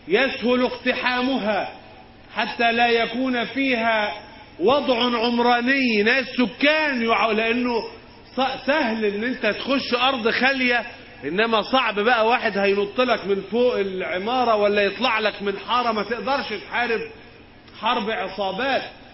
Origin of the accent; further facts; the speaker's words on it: Egypt; إحنا بلدنا مصر